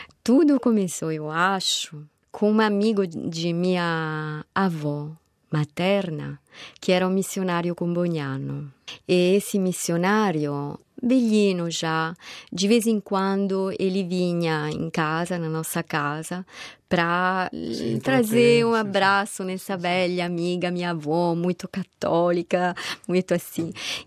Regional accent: Italy; Portuguese is a second language; E eu sou de um vilarejo, não sou de Roma.

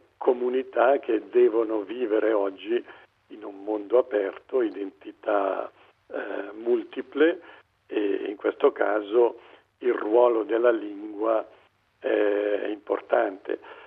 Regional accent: Switzerland; Io che parlavo da svizzero, da economista tra l'altro e non da linguista

